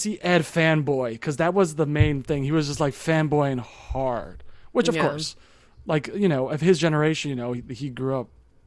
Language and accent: English; United Kingdom; Well, especially being British, you know.